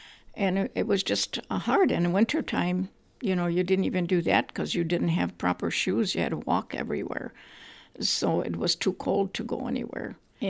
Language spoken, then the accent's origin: English; Gorlice, Lesser Poland, Poland; Yeah, I grew up in Poland, and that was like 1935, and lived there until 1947. Ours was a village about a few miles from the middle, from the downtown, you could say, Gorlice. That was my hometown.